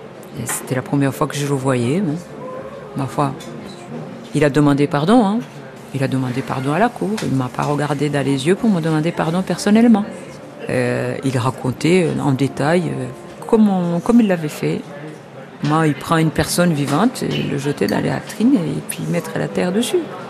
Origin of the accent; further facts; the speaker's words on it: Northern Province, Rwanda; je viens du Rwanda. Je suis franco-rwandaise, je suis née au Rwanda. Et moi je viens du Nord